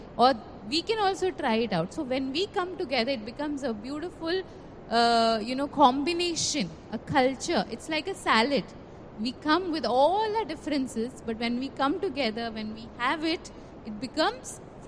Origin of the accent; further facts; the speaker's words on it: Panvel, Maharashtra, India; Though we are from India, we are from Panvel